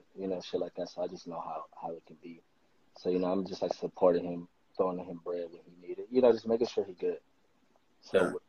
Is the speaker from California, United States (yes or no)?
yes; Los Angeles, California, United States; Like, I have, like I said, I come from South Central LA, so I'm always in South Central. I know my people.